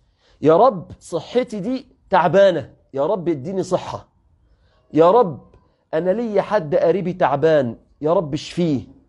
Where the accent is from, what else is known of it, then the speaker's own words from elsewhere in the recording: Egypt; رمضان عندنا في مصر